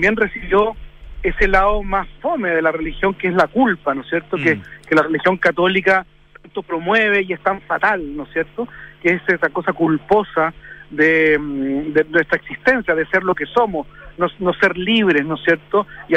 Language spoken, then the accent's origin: Spanish; Chile